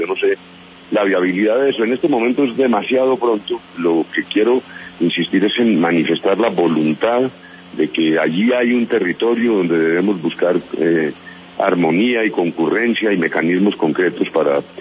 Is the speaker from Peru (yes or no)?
no; Colombia